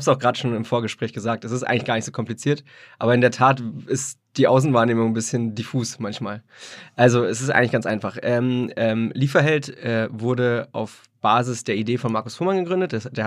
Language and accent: German; Berlin, Germany; Ich bin aus Berlin. Berlin, gebürtiger Berliner. Bin in Hellersdorf aufgewachsen, so ein Randbezirk. Bisschen mehr Platte, ein bisschen mehr arm als reich, sagen wir mal so.